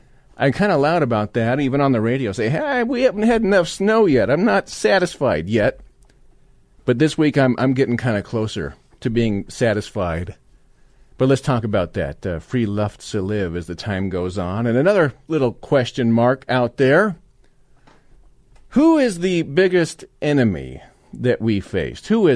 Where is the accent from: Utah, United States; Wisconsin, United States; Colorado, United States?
Colorado, United States; Denver; I grew up right here in Denver metro area. Yeah, I'm a Colorado patriot.